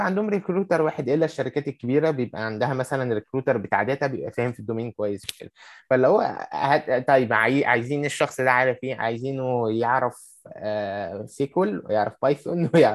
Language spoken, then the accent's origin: Arabic; Egypt; المشكلة دي حتى مش عندنا في مصر بس